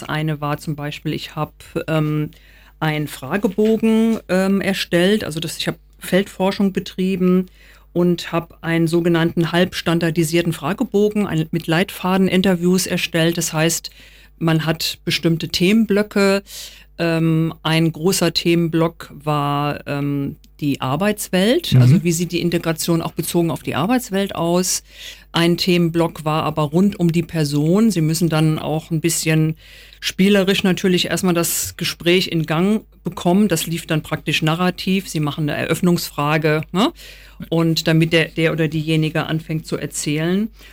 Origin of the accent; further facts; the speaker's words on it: Rhineland, Germany; Also ich bin selber migriert. Ich komme nämlich aus dem Rheinland, arbeite in Bremen